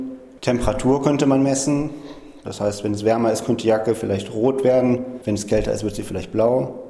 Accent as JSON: {"language": "German", "town": "Aachen", "region": "North Rhine-Westphalia", "country": "Germany", "said": "ich komme aus Aachen"}